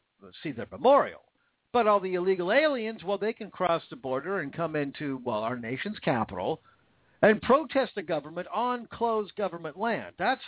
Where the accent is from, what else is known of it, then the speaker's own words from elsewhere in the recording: Washington, United States; not only to my home state, which I still love, the state of Washington